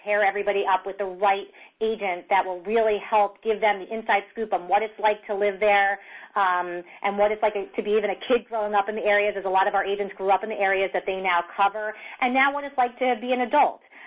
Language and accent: English; New York, United States; we were raised in Westchester, so when we started our search, we wanted to go back where we grew up.